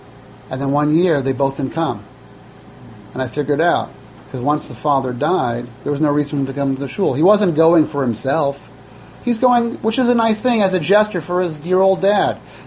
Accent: Seattle, Washington, United States; When I grew up in Seattle, Washington, it's an Orthodox shul.

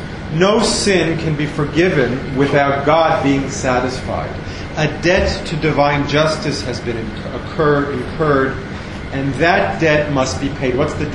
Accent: Roslyn, New York, United States; I'm from Roslyn. Roslyn, Long Island.

